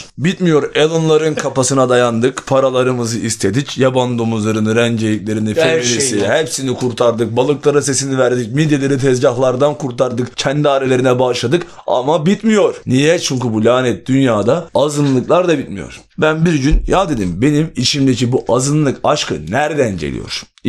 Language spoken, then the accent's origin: Turkish; Myanmar; Turkish is a second language; Çünkü ben oralıyım.